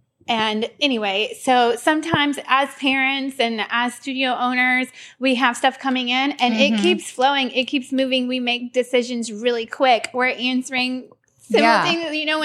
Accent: Tybee Island, Georgia, United States; anything for these kids to be doing more than what I did growing up on Tybee, I always went in 30 minutes into town to take any kind of dance class

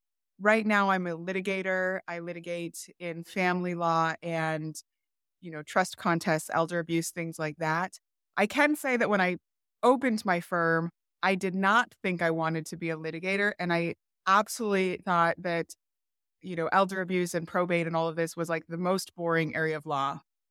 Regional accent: Thousand Oaks, California, United States; also born or lived in Los Angeles County; I grew up for the first 12 years of my life in Los Angeles County. And then I would say for my formative years, right, 12 years up until 18, I lived in Thousand Oaks.

